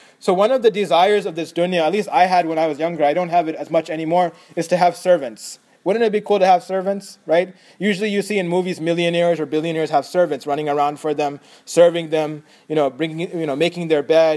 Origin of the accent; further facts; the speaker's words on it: United States; Growing up in America, personally, I've had these experiences